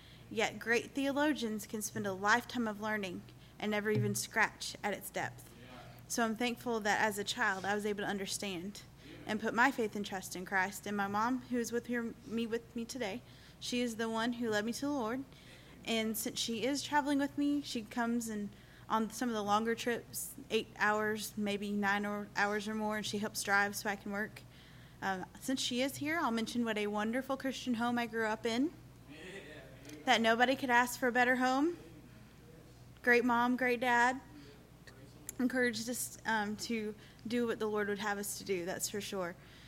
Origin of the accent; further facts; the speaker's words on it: Southern US, United States; I know I'm from the South, and it gets hot where we are.